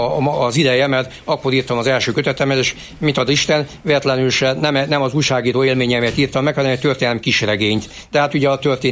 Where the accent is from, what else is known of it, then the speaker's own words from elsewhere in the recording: Miskolc, Borsod-Abaúj-Zemplén, Hungary; born there; Nővérem Gizella még Torna Szent Jakabon született, annyit pontos, hogy én már Miskolcon születem, tehát én miskolci vagyok. Mint képviselő úr is ugye Miskolc képviselő, tehát én is született miskolci vagyok, de a fele múltam az Torna Szent Jakabhoz között, édesanyám pedig viszlai